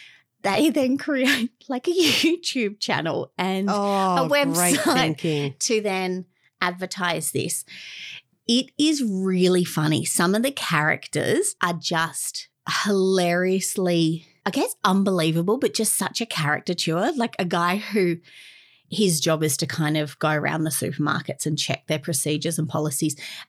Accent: Australia; as an Australian

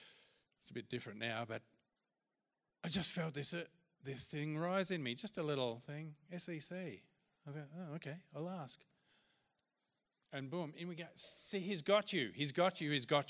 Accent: Victoria, Australia; I grew up in Gippsland on a 1,500-acre farm. It was pretty dry and dusty, not many people around, lots of sheep, lots of cattle, lots of flies.

